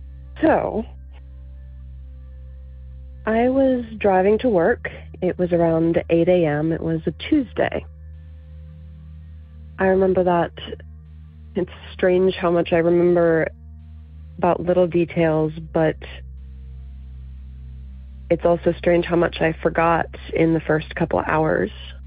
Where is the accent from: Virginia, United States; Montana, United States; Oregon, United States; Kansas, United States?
Virginia, United States; I'm from Virginia.